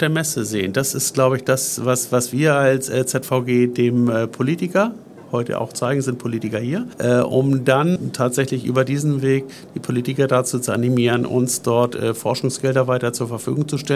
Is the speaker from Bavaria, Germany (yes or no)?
no; Hamburg, Germany; Ich komme aus Hamburg. Ich bin geboren in den Hamburger Vier- und Marschlanden.